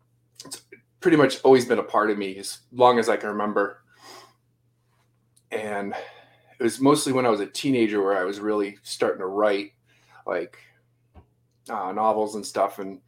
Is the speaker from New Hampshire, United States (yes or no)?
yes; Plaistow, New Hampshire, United States; also born or lived in Massachusetts; Yeah, born and raised in New Hampshire. I mean, well, technically born in Mass, but raised in New Hampshire. When you live in the border of Mass and New Hampshire, you're kind of resident of both.